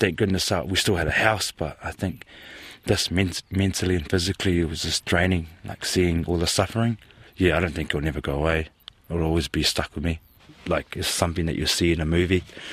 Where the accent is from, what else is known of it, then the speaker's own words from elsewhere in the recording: Christchurch, Canterbury, New Zealand; English is a second language; also born or lived in Samoa; I was born in Christchurch and Mum and Dad took us to Samoa. So I was there for 6 years. And then coming back, I had to learn how to speak English and everything.